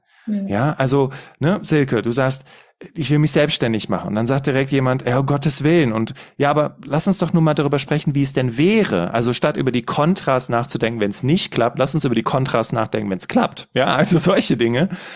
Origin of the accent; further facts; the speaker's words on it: Cologne, North Rhine-Westphalia, Germany; now in Allgäu, Germany; meine Frau und ich, wir kommen beide ursprünglich aus dem Raum Köln. Und wir sind vor etwas mehr als 3 Jahren nach Bayern ins Allgäu gezogen